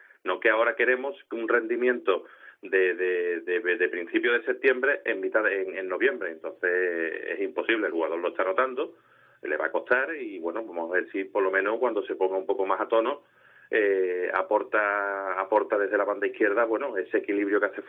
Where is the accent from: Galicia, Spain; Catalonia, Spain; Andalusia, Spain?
Andalusia, Spain; Cádiz; soy gaditano, soy cadista, desde niño viendo al Cádiz